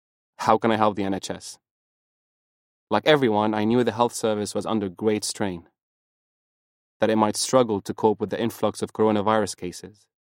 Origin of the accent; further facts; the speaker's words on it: Syria; before, in my home country of Syria, when things were changing quickly, falling apart.